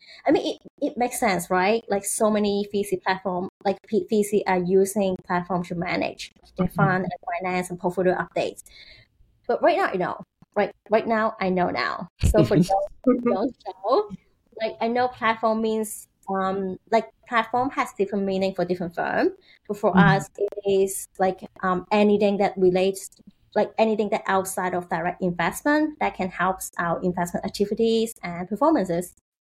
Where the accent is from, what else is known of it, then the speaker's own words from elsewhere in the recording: Hong Kong; I'm born and raised in Hong Kong